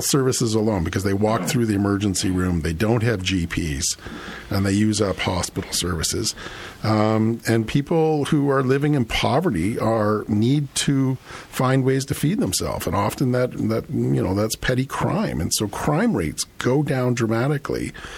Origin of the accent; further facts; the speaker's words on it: Toronto, Ontario, Canada; I grew up in Toronto. I grew up on the subway, but just taking public transit.